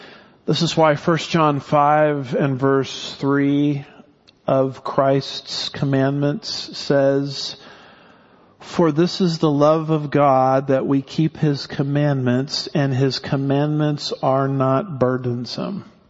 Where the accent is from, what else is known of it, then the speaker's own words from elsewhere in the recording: California, United States; I'm from California and I moved to Texas. I got to the promised land as fast as I could, by the way.